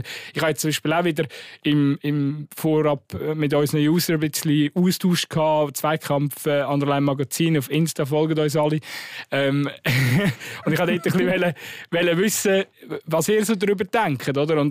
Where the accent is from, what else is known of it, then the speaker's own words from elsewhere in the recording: Switzerland; Als Schweizer schon.